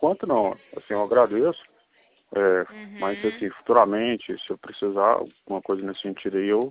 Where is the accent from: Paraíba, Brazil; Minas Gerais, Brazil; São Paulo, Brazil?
Minas Gerais, Brazil; Uberlândia; Isso, de Uberlândia.